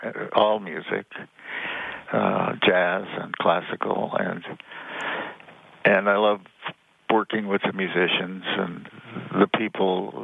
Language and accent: English; Canada; I grew up in Canada